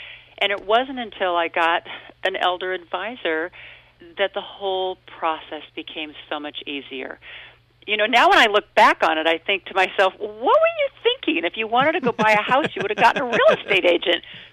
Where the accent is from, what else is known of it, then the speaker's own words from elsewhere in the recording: Sacramento, California, United States; And I flew out to Sacramento, California, my hometown, and there you are.